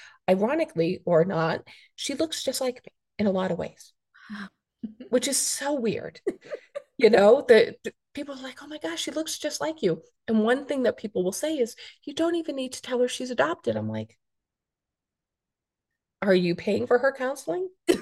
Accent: Ireland; I tell people I'm Irish and I feel all the emotions.

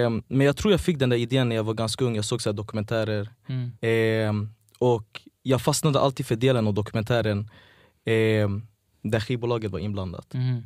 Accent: Västerås, Västmanland County, Sweden; jag växte upp i lite sådana områden där den kulturen var så stark. Jag växte upp i Pettersberg, Råby.

